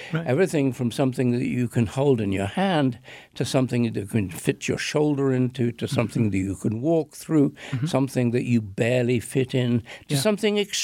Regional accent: England, United Kingdom; as an Englishman, I was brought up with certain strong ethical codes.

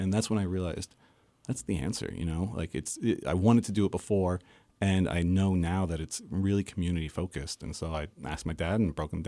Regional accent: Pennsylvania, United States; So my family's from the Lehigh Valley. My mom and dad grew up here. I grew up in the Poconos.

